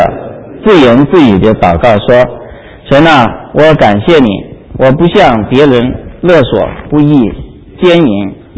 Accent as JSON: {"language": "Chinese", "region": "Fujian", "country": "China", "tie": "born there", "said": "就回到我父母原来工作和生活，我也是我出生的地方，到那个一个小的山城的里面去，到老家去啊"}